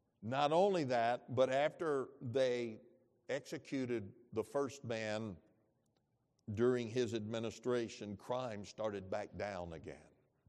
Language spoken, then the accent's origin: English; Arkansas, United States; Years ago when I was growing up in Arkansas, that was the method of capital punishment, an electric chair at the state prison.